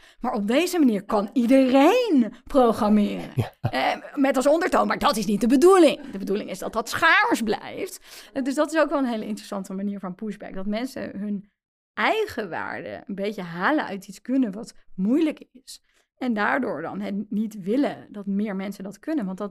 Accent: Netherlands; En dat is ook een perspectief wat voor ons, denk ik, als Nederlanders heel moeilijk te begrijpen is.

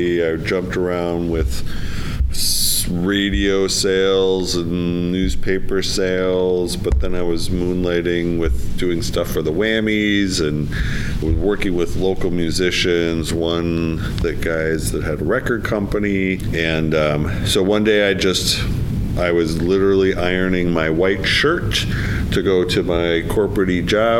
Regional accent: Manitowoc, Wisconsin, United States; It turns out that I grew up in Manitowoc.

